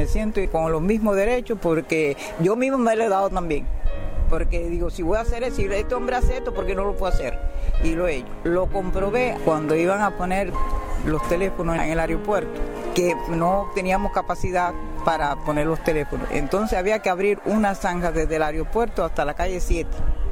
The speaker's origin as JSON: {"language": "Spanish", "town": "Manatí", "region": "Las Tunas", "country": "Cuba", "tie": "born or raised there", "said": "Nací aquí en la Guinea de Manatí."}